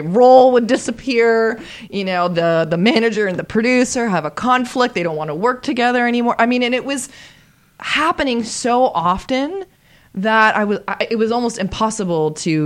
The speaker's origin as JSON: {"language": "English", "town": "Toronto", "region": "Ontario", "country": "Canada", "tie": "born or raised there", "lives_now": "California, United States", "said": "when I was a kid growing up in Toronto, I always had a connection and a fascination with California, Southern California."}